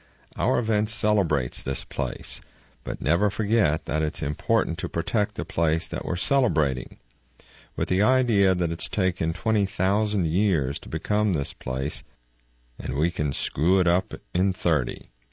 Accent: Hong Kong; now in United States; I grew up in Hong Kong. Buildings, no space.

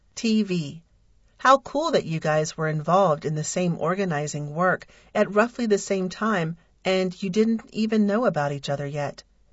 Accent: Montreal, Quebec, Canada; I grew up in Montreal at a time that was very politically active in terms of Black liberation movements and French people protesting against English dominance in Quebec.

